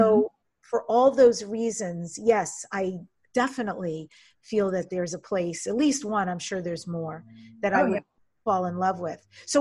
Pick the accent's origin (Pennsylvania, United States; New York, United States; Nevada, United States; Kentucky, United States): New York, United States; growing up in New York, which you said was also a strong point for me, but I have no plans to go back and live there